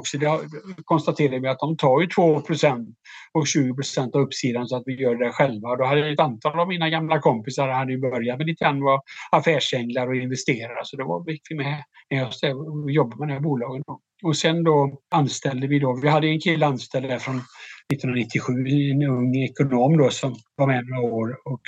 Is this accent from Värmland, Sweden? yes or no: no; Alingsås, Västra Götaland County, Sweden; now in Stockholm, Sweden; jag bodde som kompis i Stockholm här. Han kom från Vretstorp utanför Örebro och jag kom från Alingsås